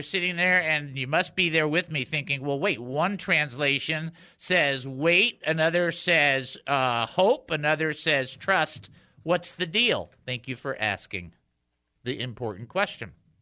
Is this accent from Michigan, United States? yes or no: yes; Detroit, Michigan, United States; Keep in mind, I'm from the Detroit area.